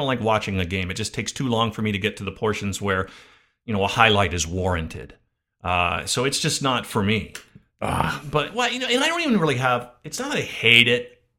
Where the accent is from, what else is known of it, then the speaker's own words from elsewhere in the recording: Canada; We have a long discussion about what we're most proud of when it comes to being Canadian.